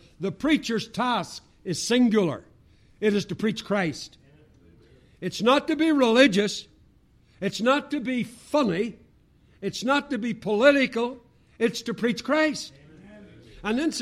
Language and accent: English; United Kingdom; Now, you forgive me, I came from the British Isles. And for centuries, we've had kings or queens.